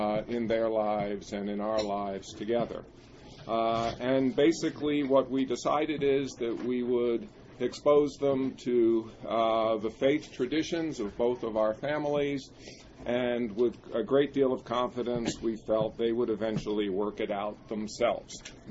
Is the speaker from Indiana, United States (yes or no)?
no; New Jersey, United States; I grew up in New Jersey in a Reform Jewish family. I went off to college in Chicago